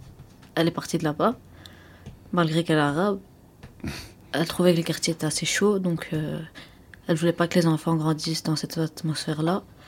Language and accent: French; Belgium; Bah, parce que j'ai beau être belge, mais je suis d'origine marocaine.